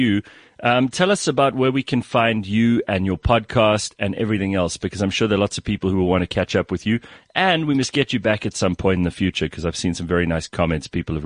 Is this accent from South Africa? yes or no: yes; Pretoria, Gauteng, South Africa; I grew up in Pretoria.